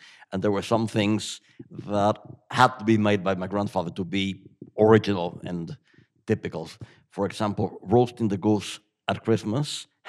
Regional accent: Mexico; born or raised there

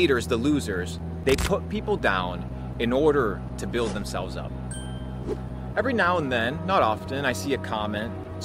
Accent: Argentina; moved away; I come from the trenches. I come from Argentina. $200 in a motherfucking suitcase.

